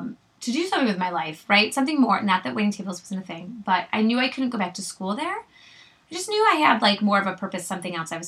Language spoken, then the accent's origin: English; Ann Arbor, Michigan, United States; now in Chelsea, United States; especially moving, because I grew up in Ann Arbor, so even moving to Chelsea is different.